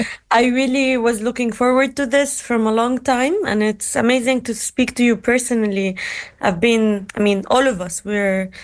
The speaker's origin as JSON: {"language": "English", "town": "Gaza", "region": "Gaza Strip", "country": "Palestine", "tie": "born or raised there", "said": "It all started in 2014 because I grew up in Gaza, as you know, and 2008 was the first assault on Gaza"}